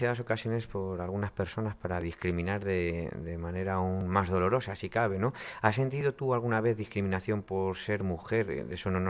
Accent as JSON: {"language": "Spanish", "town": "Guadalajara", "region": "Castilla-La Mancha", "country": "Spain", "said": "yo soy de Guadalajara, mi familia es de Guadalajara"}